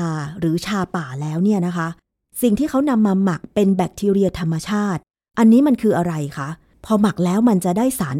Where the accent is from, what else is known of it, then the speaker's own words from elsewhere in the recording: Lamphun, Thailand; จริงๆแล้วเนี่ยดิฉันเป็นคนลำพูนเป็นคนภาคเหนือนะเห็นคุณยายกินเมี่ยงมาตั้งแต่เด็ก